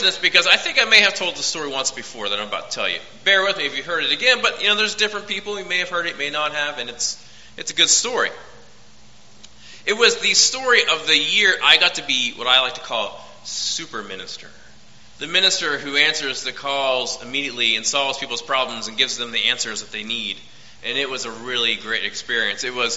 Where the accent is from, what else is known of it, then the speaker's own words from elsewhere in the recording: West Virginia, United States; Growing up in West Virginia, it's kind of a storytelling culture, an oral culture